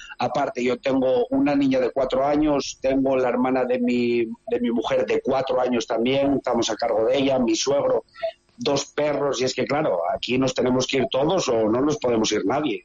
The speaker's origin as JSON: {"language": "Spanish", "town": "Langreo", "region": "Asturias", "country": "Spain", "lives_now": "Vinnytsia, Ukraine", "said": "yo también soy un humilde ciudadano de provincias, que soy de Asturias."}